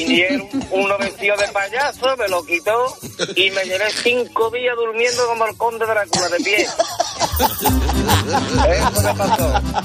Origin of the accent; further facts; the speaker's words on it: Cádiz, Andalusia, Spain; Yo soy de Cádiz, yo vengo.